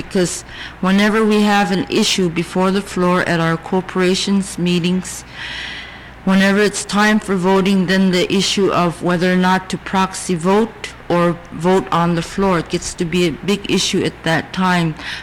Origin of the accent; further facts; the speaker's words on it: Selawik, Alaska, United States; moved away as an adult; now in Anchorage, United States; I'm originally from Selwick. I was born in Kotzebue, raised in Selwick all my life, up until 19. I was 19 years old when I left my village and moved to Anchorage.